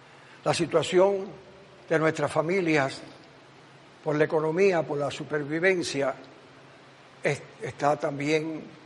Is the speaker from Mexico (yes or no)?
no; Cuba; Y como cubanos que todos nacimos en esta tierra, todos tenemos dignidad y derechos.